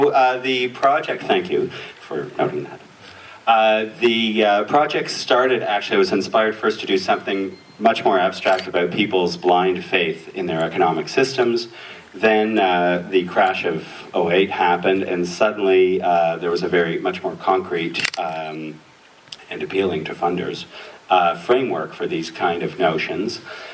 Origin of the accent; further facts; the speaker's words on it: Canada; we as Canadian filmmakers with our distinctly Canadian point of view can go and look at the best stories